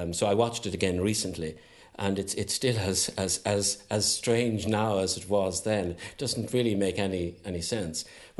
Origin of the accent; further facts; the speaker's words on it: Munster, Ireland; Well, I'm from Tipperary, so obviously growing up one was always intrigued when you watched movies.